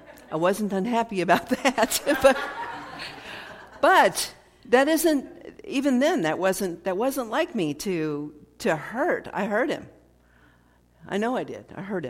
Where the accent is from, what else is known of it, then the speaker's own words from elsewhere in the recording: Illinois, United States; born there; because I was born in Southern Illinois